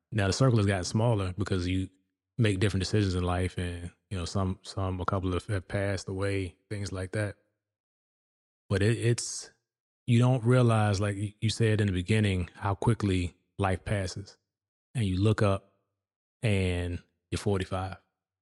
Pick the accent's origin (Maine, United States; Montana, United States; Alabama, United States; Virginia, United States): Virginia, United States; Schools here are huge, bigger than anything I experienced when I grew up in Virginia.